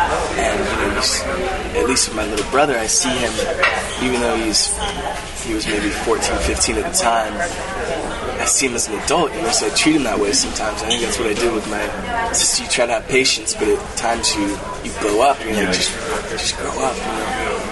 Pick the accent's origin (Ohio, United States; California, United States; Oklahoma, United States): California, United States; it takes place in East Texas, and I'm from Northern California.